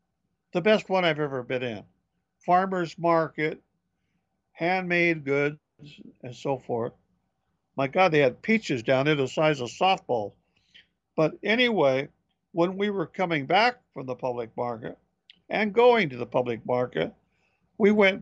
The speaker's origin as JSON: {"language": "English", "town": "Olympia", "region": "Washington", "country": "United States", "tie": "born or raised there", "said": "up in my hometown of Olympia, which is the state of Washington's capital city"}